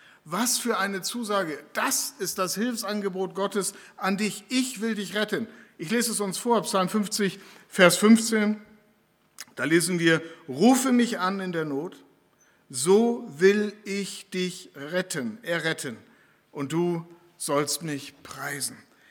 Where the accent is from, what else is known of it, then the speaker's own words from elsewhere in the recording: Lower Saxony, Germany; in meiner Heimat in Ostfriesland